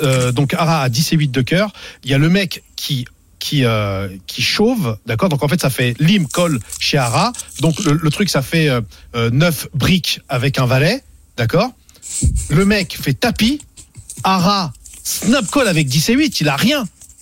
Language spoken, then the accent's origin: French; Saintes-Maries-de-la-Mer, Provence-Alpes-Côte d'Azur, France; Je suis des Saintes-Maries de la Mer, tu vois.